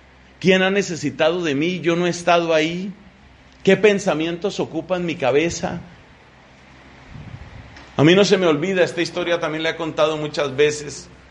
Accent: Colombia; Nosotros tuvimos un gran predicador carismático en mi país, bastante conocido

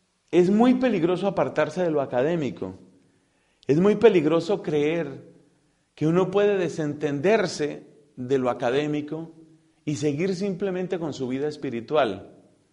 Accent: Colombia; En mi país, por ejemplo, los sindicatos, la mayor parte de los sindicatos fueron fundados por la iglesia. Resulta que los prelados y en particular los arzobispos de Bogotá

